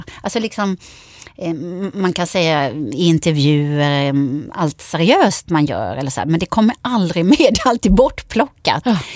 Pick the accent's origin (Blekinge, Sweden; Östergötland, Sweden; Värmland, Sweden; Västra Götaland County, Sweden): Blekinge, Sweden; Karlskrona; När jag var liten i Karlskrona och mamma och pappa hade bestämt att vi skulle gå